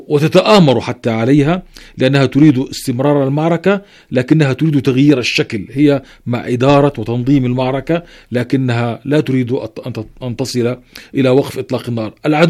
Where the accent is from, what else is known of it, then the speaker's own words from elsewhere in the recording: Jabalia, Gaza Strip, Palestine; أنا ابن الشمال، ابن مخيم جبالي في غزة يقع شمال القطاع